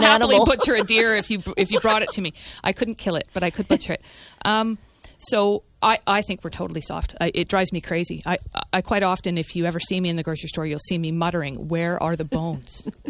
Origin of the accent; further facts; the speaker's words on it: Vancouver, British Columbia, Canada; But when I was growing up in Vancouver, we used to go to a Mexican restaurant